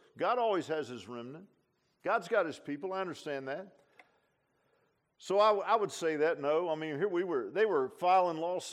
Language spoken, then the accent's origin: English; United States; there's a lot of things I'm just not proud of as a Christian and as an American.